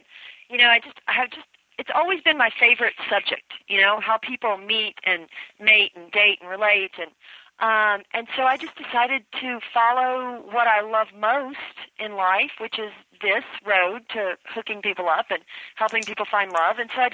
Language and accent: English; Memphis, Tennessee, United States; now in Los Angeles, United States; Yes, that's true. I've been in Los Angeles since 89.